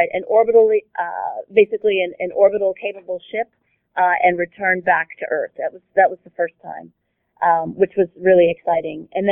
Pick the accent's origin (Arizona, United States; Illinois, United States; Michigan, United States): Illinois, United States; Chicago; now in California, United States; I grew up in the Chicago area.